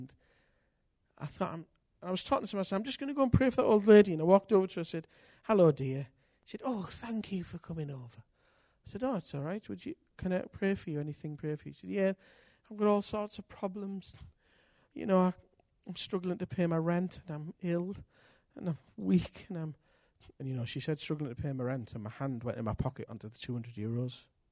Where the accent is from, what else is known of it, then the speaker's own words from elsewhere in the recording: United Kingdom; I'm British. You know, it matters to me.